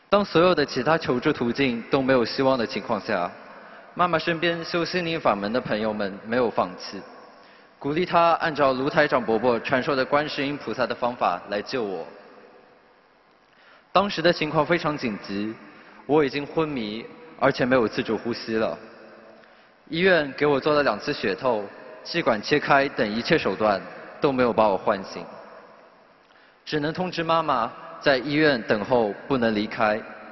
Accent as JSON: {"language": "Chinese", "region": "Shanghai", "country": "China", "said": "大家好，我是来自上海的"}